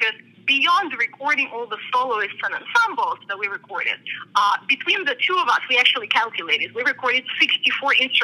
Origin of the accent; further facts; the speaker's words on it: Russia; English is a second language; Me growing up in Russia, I've been, you know, for my whole life exposed to this great Russian classical education.